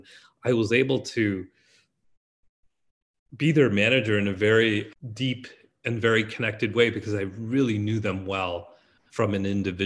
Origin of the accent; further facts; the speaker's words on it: Chicago, Illinois, United States; Born and raised in Chicago of Mexican immigrant folks, I went to school at UIC